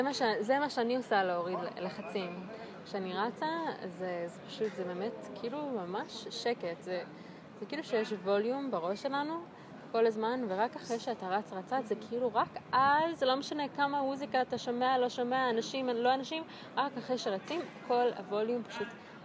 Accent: United States; also born or lived in Israel; כי אני גם אמריקאית, ואמריקאית ישראלית כזאת, אז כשאני בארץ אני אמריקאית, וכשאני בחול אני ישראלית, אז כאילו לא, אף פעם לא 100%, וגם בגלל שאני דתייה ואני בת 30

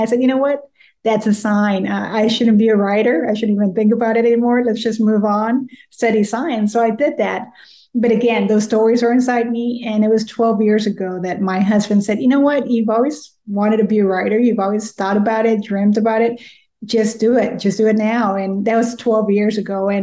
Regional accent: San Antonio, Texas, United States; first language Spanish; also born or lived in Mexico; And I was born in Mexico, but came to San Antonio as a baby. But everything in my neighborhood, in the barrio, it's all in Spanish in the South Side.

